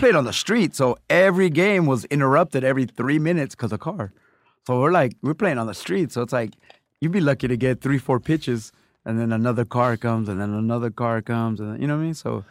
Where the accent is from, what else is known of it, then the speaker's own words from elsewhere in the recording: Los Angeles, California, United States; But I really grew up, that's where I was born, but I really grew up in Mid-City on La Brea and Washington.